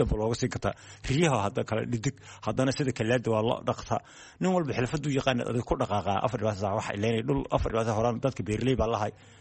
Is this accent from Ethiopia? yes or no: yes; Kelafo, Somali Region, Ethiopia; Qallaafi ayaan ka imid birimadii hore, lug baanan aga imid, dadka hore waa la soo lugan jiray ilaa Baldweyne iyo Qallaafi